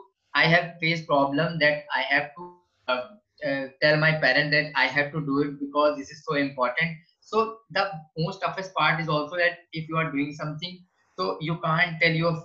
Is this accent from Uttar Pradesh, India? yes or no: yes; Lucknow, Uttar Pradesh, India; I'm from India. I'm from Lucknow.